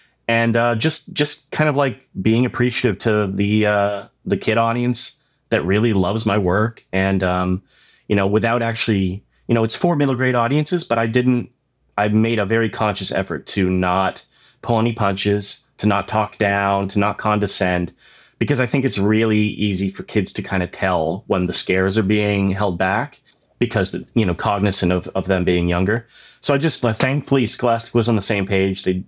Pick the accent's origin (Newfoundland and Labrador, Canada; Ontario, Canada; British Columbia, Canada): Ontario, Canada; Oshawa; myself growing up in a small town outside of Toronto, Canada